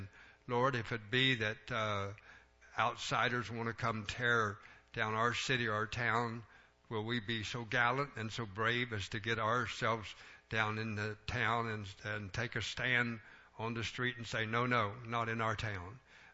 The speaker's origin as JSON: {"language": "English", "country": "United States", "said": "Father God, we thank you for being American."}